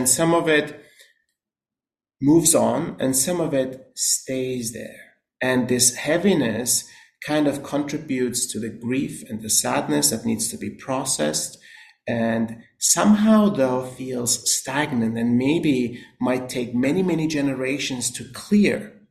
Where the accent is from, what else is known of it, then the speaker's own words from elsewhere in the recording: Austria; as you know, I was born and raised in Austria.